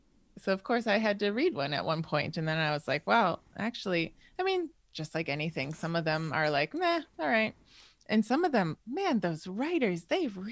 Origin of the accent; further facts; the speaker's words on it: Wisconsin, United States; In Wisconsin.